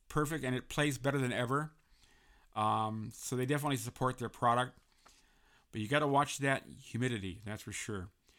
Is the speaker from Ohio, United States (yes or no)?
no; San Francisco, California, United States; also born or lived in Connecticut; I grew up in San Francisco, so California is all I know.